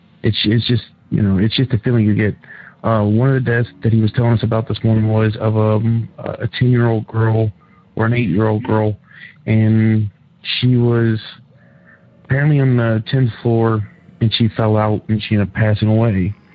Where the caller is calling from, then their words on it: Cincinnati, Ohio, United States; How you guys doing? I'm calling from Cincinnati, Ohio.